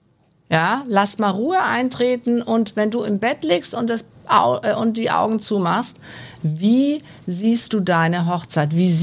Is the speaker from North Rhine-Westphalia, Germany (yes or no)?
no; Bavaria, Germany; ich komme aus Bayern